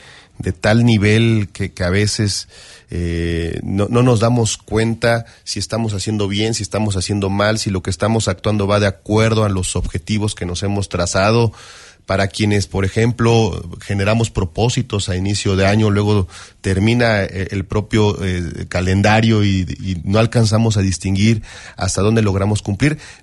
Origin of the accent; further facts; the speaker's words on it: Mexico; ese elemento que como mexicanos nos distingue y nos caracteriza